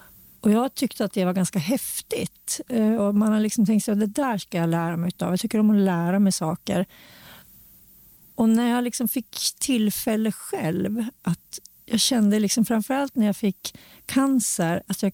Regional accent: Hudiksvall, Gävleborg County, Sweden; born there; där jag är född i Hudik då.

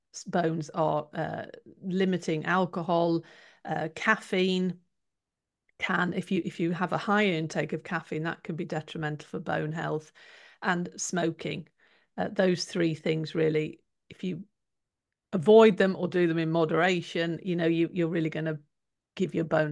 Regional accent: United Kingdom; because I'm British

